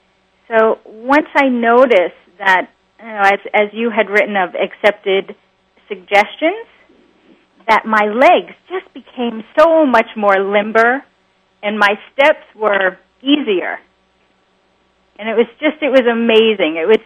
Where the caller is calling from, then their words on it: Brooklyn, New York, United States; I'm calling in from Brooklyn, and I just finished reading your book, Richard